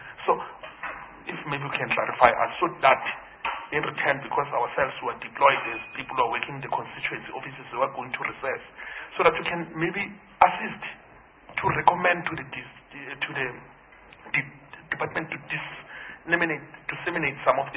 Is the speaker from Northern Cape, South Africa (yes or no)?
no; Mpumalanga, South Africa; sometimes I'm from the rural area. I'm from Mpumalanga.